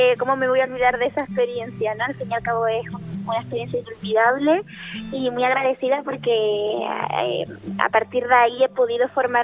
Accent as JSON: {"language": "Spanish", "region": "Canary Islands", "country": "Spain", "said": "hacerlo aquí en mi tierra, ¿no? Al fin y al cabo en la islita vecina, en Tenerife, me hace muchísima ilusión"}